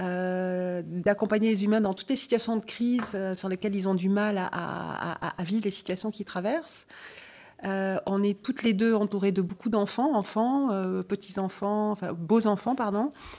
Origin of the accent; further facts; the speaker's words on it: Nouvelle-Aquitaine, France; now in Brussels, Belgium; Je vis actuellement en Belgique depuis 30 ans, mais comme mon nom l'indique, je suis originaire du Pays Basque. Donc je suis devenue bruxello-basque.